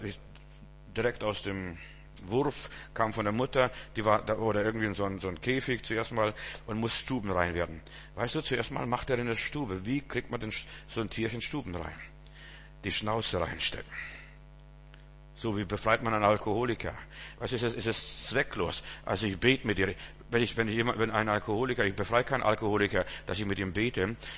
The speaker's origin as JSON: {"language": "German", "country": "Russia", "said": "Meine Schwester, wir kommen ja aus Russland."}